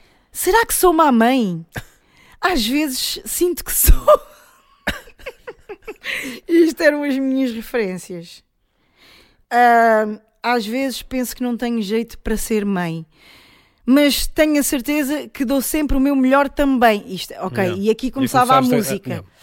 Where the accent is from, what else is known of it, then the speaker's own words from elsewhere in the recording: Ferreira do Alentejo, Alentejo, Portugal; also born or lived in Brazil; nasci no Brasil, cresci em Ferreira do Alentejo